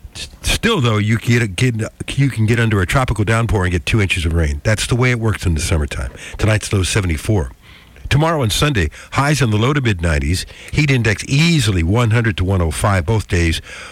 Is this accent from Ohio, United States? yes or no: yes; Cleveland, Ohio, United States; Please get that out of my face. I'm from Cleveland.